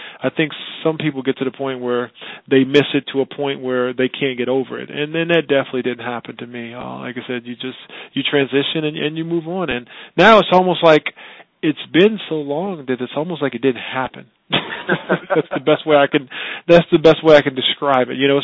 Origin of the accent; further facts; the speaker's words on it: Terre Haute, Indiana, United States; And you know, I come from Terre Haute, Indiana. I came from the projects. You know, it's not government housing.